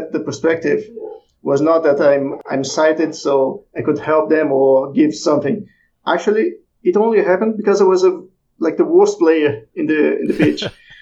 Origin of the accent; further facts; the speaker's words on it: Rio de Janeiro, Brazil; now in Hereford, United Kingdom; I'm from Rio de Janeiro, which is one of the biggest cities in the world. And I moved to Hereford, which is a small town in England, gotcha. In the countryside, in the border with Wales.